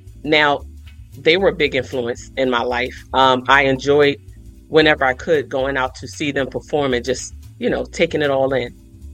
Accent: Philadelphia, Pennsylvania, United States; North Philly, born and raised.

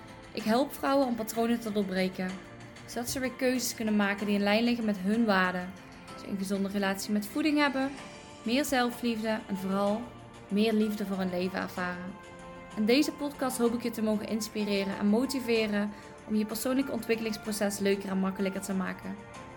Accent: Limburg, Netherlands; now in Eindhoven, Netherlands; Zelf woon ik in Eindhoven en mijn ouders wonen in Limburg. Dus ik ben opgegroeid in Limburg.

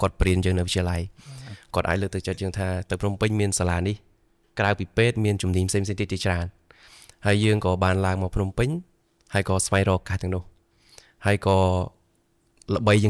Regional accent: Siem Reap, Cambodia; now in Phnom Penh, Cambodia; ខ្ញុំមកពីខេត្តសៀមរាបបាទហើយខ្ញុំចប់បាក់ឌុបនៅឆ្នាំ2010ហើយខ្ញុំឡើងមករៀននៅភ្នំពេញ

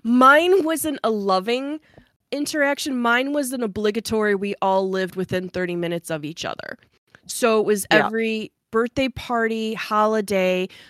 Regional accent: Chicago, Illinois, United States; or from my experience growing up in Chicago.

